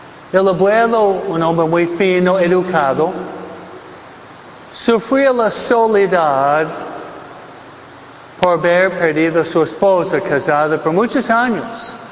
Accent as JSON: {"language": "Spanish", "region": "New York", "country": "United States", "tie": "born or raised there", "second_language": "Spanish", "said": "de donde yo fui criado en New York. New York, Nueva York."}